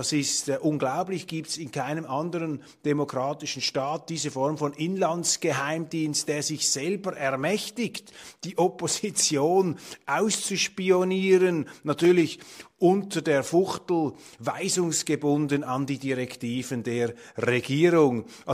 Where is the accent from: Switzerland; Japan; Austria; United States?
Switzerland; Aber wir müssen uns, dürfen uns als Schweizer nicht so sehr auf die Schultern klopfen